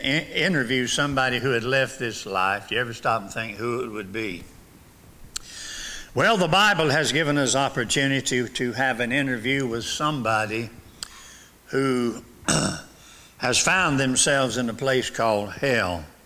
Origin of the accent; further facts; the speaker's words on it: Gulfport, Mississippi, United States; I'm from Gulfport, Mississippi.